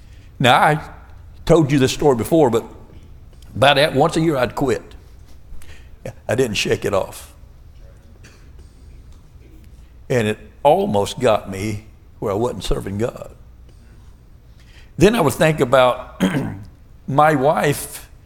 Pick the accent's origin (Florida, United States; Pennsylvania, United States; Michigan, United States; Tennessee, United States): Florida, United States; I'm from Florida. In Florida, we're not a socialist state yet.